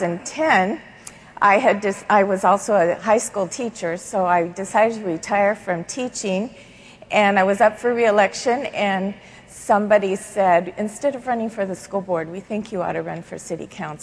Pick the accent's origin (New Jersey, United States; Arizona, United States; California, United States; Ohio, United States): California, United States; Buena Park; I grew up in the First Baptist Church of Buena Park.